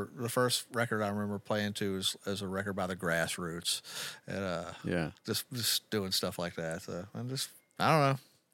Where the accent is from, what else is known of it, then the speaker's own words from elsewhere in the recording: Baton Rouge, Louisiana, United States; also born or lived in Fort Polk; I'm from pretty much from Baton Rouge. So okay. I was born in Fort Polk, but raised here.